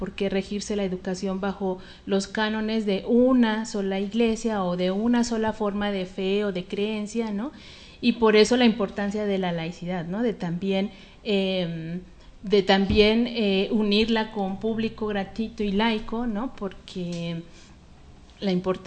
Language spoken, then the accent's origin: Spanish; Mexico; Y para nosotros, pues como mexicanos, pues de la sociedad mexicana.